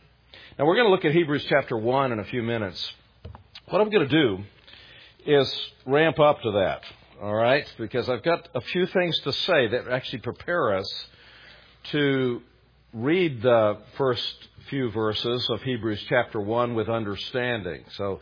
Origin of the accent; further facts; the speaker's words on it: Southern United States, United States; I am from the United States, but worse than that, I'm from the southern United States.